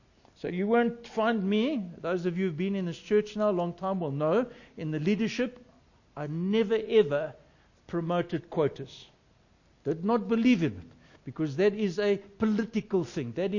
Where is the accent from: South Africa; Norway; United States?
South Africa; of course I'm a South African. I'm a white South African. But I'm a Christian. I'm a Christian first.